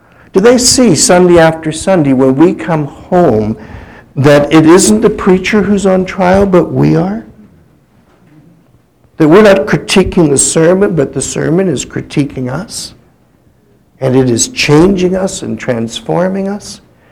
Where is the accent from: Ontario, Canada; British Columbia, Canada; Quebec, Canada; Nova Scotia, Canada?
Ontario, Canada; Windsor; When we were kids growing up in Windsor in Canada